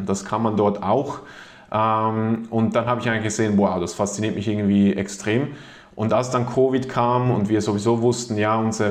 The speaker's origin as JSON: {"language": "German", "country": "Switzerland", "said": "also ich bin Schweizer, vielleicht hört man es vom Akzent."}